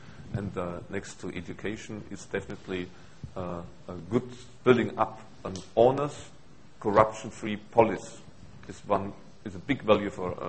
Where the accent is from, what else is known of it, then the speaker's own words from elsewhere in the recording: Germany; English is a second language; You know, I'm coming from Germany